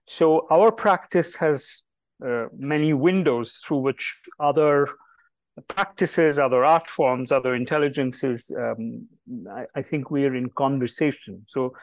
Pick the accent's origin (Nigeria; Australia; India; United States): India; Delhi; But Jibesh and I, born and raised in Delhi, and we received our education entirely in Delhi, so we are very Delhi people.